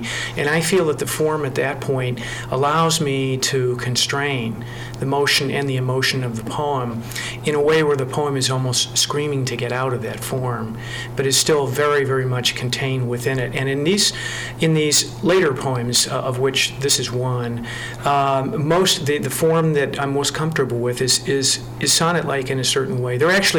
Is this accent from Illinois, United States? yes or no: yes; Chicago, Illinois, United States; also born or lived in Iowa City; I grew up in Chicago, so I'm a Great Lakes baby, so to speak.